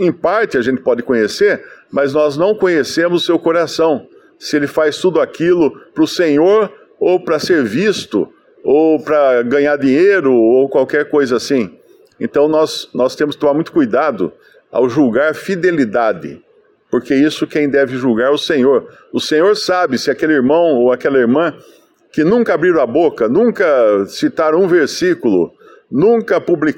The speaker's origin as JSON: {"language": "Portuguese", "country": "Brazil", "said": "fala português comigo, que eu sou brasileiro, eu não sei falar hebraico"}